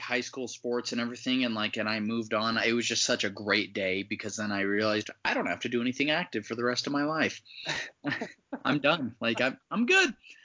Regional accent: Florida, United States; I grew up in Florida, and like, I loved the beach

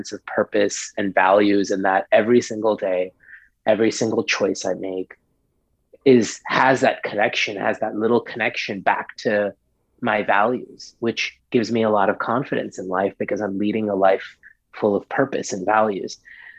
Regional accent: New York, United States; And growing up in New York in the 80s, being vegetarian meant that like pretty much my entire food pyramid often was like a slice of pizza.

